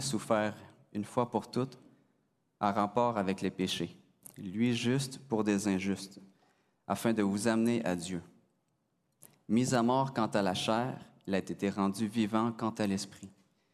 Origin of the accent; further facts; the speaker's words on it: Quebec, Canada; Je viens de la Gaspésie, je suis ici à la Bible Part depuis 2013.